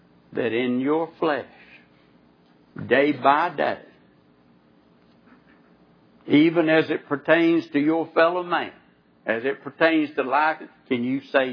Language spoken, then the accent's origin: English; North Carolina, United States; I'm from Eastern North Carolina. Most of you know that. I'm just a country preacher.